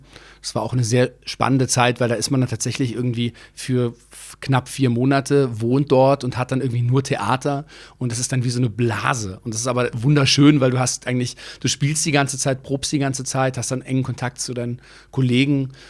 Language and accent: German; Munich, Bavaria, Germany; geboren bin ich in München, ich bin dort auch aufgewachsen, habe dort dann auch das Abitur gemacht